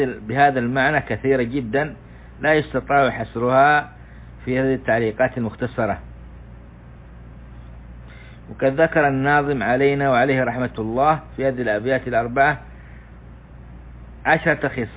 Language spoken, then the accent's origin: Arabic; Jazan Province, Saudi Arabia; وهذه موجودة عندنا في جازان بكثرة والحمد لله،